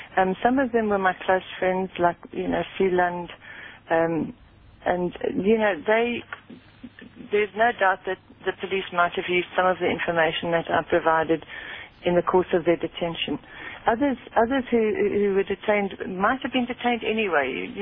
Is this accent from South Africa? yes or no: yes; Polokwane, Limpopo, South Africa; moved away as an adult; now in United Kingdom; which I did in Polokwane, which is my hometown. That was wonderful.